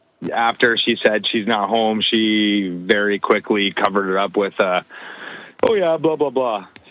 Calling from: Chatham, Ontario, Canada; calling from Chatham, Ontario.

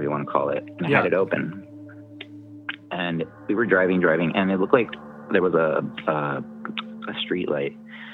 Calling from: California, United States; Hey, I'm calling from SoCal.

